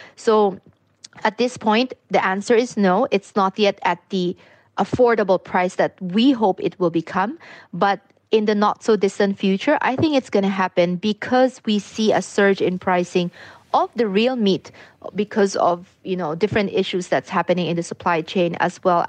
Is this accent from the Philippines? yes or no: yes; Philippines; like I'm from the Philippines, there's a huge population there which is very, very poor.